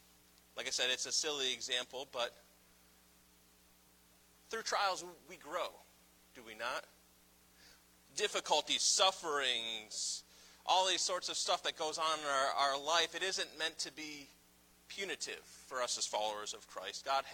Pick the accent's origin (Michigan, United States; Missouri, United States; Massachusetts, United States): Massachusetts, United States; I didn't have a Sonny's Barbecue growing up in Massachusetts